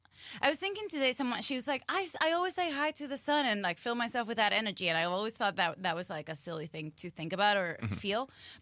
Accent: Venezuela; Not to bum me out, but my country is fucked. I'm from Venezuela. And right now it's really bad, but even when I was growing up, I got held at gunpoint really early in my life.

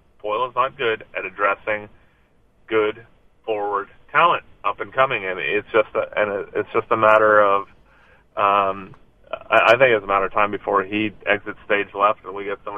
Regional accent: Montreal, Quebec, Canada; I'm from Montreal.

